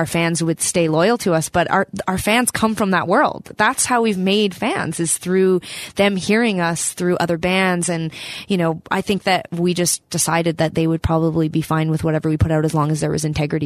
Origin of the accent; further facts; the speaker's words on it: Alberta, Canada; growing up in Alberta, the punk music scene and the rock music scene was big